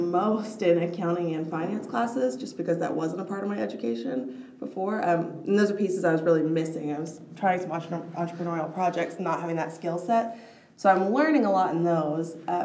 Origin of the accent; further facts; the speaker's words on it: Austin, Texas, United States; now in Chicago, United States; I'm a first year in the MAM program here at Columbia College Chicago. I'm from Austin, Texas.